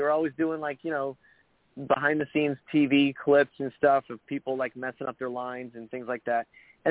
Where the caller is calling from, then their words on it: Nashville, Tennessee, United States; Nashville, Tennessee.